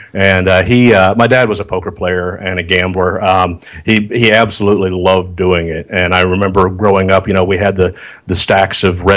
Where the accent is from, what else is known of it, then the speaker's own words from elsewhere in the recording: Springfield, Missouri, United States; Yeah, I grew up in Springfield, Missouri. I went to a little school just outside of Springfield, Missouri, Willard High School, and spent the first 18 years of my life there in the Bible Belt of Bible Belts